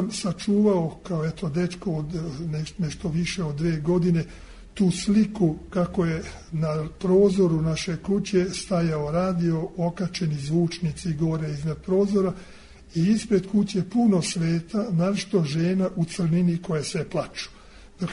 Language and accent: Serbian; Đala, Vojvodina, Serbia; moj deda i moj otac su se preselili u Đalu, gde su živjeli, gde sam ja rođen 1932. godine. Ja sam mladost i detinjstvo proveo u Đali.